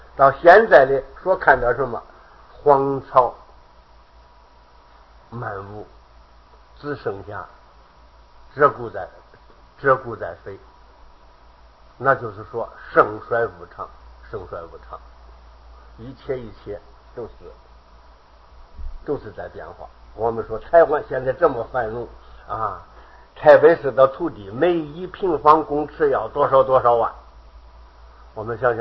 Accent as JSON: {"language": "Chinese", "country": "China", "said": "那么在诗人的碑下，我们中国人尤其是所谓中国历代的文学啊"}